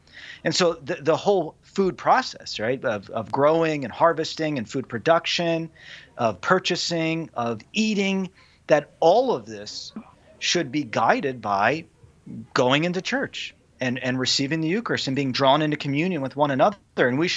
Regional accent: Harrisburg, Pennsylvania, United States; 15 minutes to the Hershey Chocolate Factory from my house. Yeah, I'm from Harrisburg, Pennsylvania, right by Hershey.

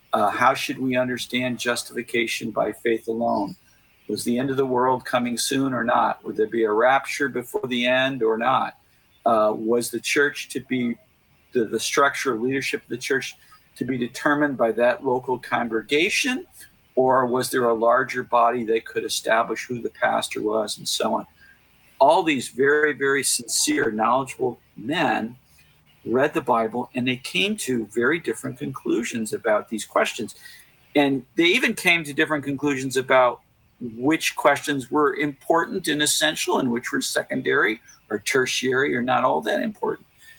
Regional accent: St. Louis, Missouri, United States; and as I grew up, I had lots of friends I'm from St. Louis, so I had friends who were at Concordia Seminary

